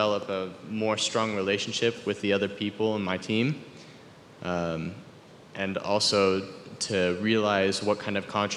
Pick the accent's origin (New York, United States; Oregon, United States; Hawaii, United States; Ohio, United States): Oregon, United States; Lake Oswego; I'm from Lake Oswego, and I run cross country.